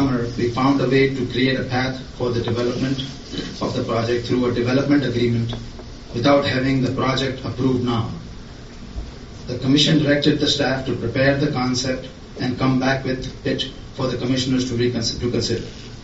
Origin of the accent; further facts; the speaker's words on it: Bellevue, Washington, United States; but never in my hometown of city of Bellevue.